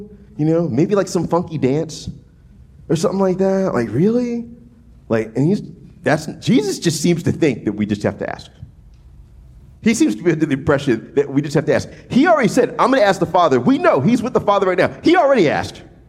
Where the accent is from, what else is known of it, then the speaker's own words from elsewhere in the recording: New Orleans, Louisiana, United States; we met and married in New Orleans, which is where I'm from. And so, you know, growing up in New Orleans, I'm used to incredibly good food.